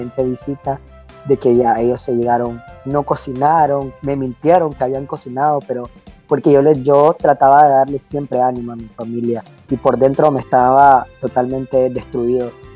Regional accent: Nicaragua; Desde acá estoy soñando en un retorno a Nicaragua, en regresar a Nicaragua, porque yo soy nicaragüense y a mí nadie me va a decir que no soy nicaragüense.

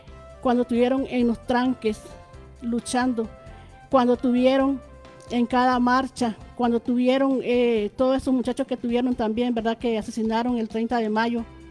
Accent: Nicaragua; esa Nicaragua que todos como nicaragüenses queremos

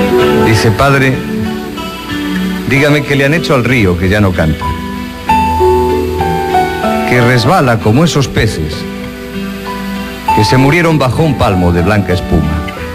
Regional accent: Catalonia, Spain; nosotros, aquí donde nos ven, somos catalanes.

